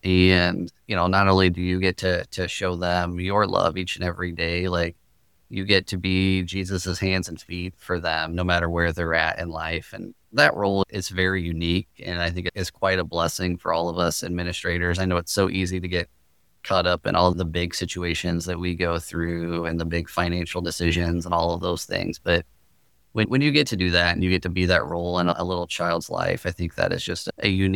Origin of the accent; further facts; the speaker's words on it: Seymour, Indiana, United States; I grew up in Seymour, Indiana. We had a very large Lutheran school there, and it was really neat.